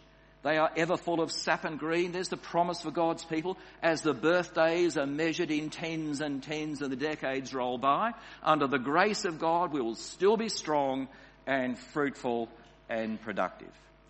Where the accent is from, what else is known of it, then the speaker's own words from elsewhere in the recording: New South Wales, Australia; A few years ago in my home state of New South Wales